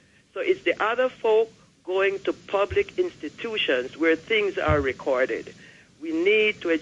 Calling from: Brooklyn, New York, United States

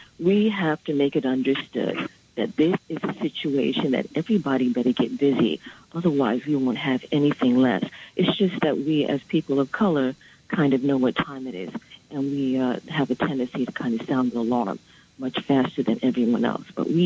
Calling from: Brooklyn, New York, United States; I'm calling from Brooklyn

